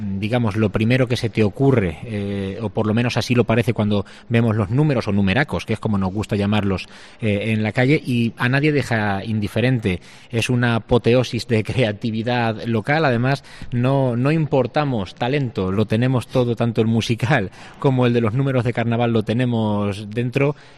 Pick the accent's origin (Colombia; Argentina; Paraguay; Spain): Spain; Tarazona, Aragon; yo soy de Tarazona, entonces digamos que nací con el traje de carnaval puesto como aquel que dice. Ser tarazonero y ser carnavalero es un binomio que es indisoluble